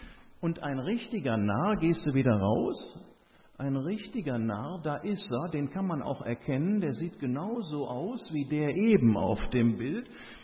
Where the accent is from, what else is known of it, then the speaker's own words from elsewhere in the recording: Rhineland, Germany; Naja, und bei uns im Rheinland, ja, insbesondere in der Zeit vor Aschermittwoch, da trifft man die Narren häufiger.